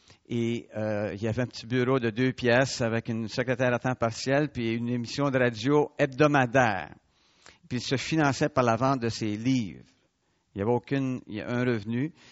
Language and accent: French; Montreal, Quebec, Canada; born there; Je suis un Montréalais. Je suis né à Montréal en ville, comme disait ma mère. Là, j'habite en banlieue, je suis un Lavalois, mais je suis un Montréalais.